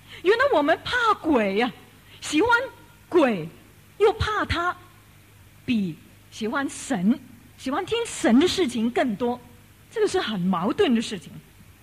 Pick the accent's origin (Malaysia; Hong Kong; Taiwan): Hong Kong; Chinese is a second language; 我们都是广东人呐，所以你听了我的国语，你知道是香港来的